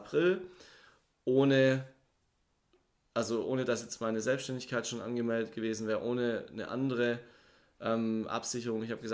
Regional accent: Bodelshausen, Baden-Württemberg, Germany; also born or lived in Hechingen; geboren bin ich am 9. Januar 88 in Hechingen. Dann aufgewachsen in Bodelshausen, da dann auch zur Grundschule gegangen. Dann aufs Gymnasium nach Mössingen, war dort 2 Jahre.

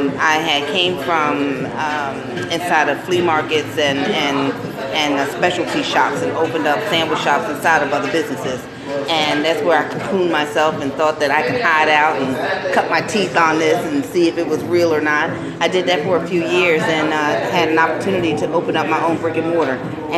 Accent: Philadelphia, Pennsylvania, United States; My father, I grew up in Philadelphia in the 60s, and my father was a fabulous, fabulous artist, and I watched him.

